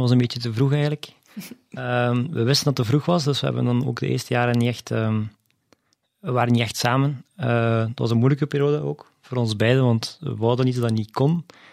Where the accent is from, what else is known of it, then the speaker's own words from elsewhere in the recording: Stekene, East Flanders, Belgium; ik ben opgegroeid in het Waasland, in Stekenen, in een gezin van 4 kinderen. Ik heb een technische vorming meegemaakt als kind in Gent. En ik werk nu bij Borealis, in chemie in Antwerpen.